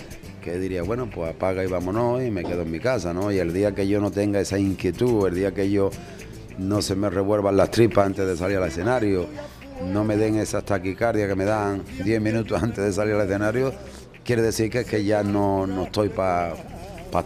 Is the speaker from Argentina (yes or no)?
no; Jerez, Andalusia, Spain; quería hacerlo en Jerez, en mi tierra.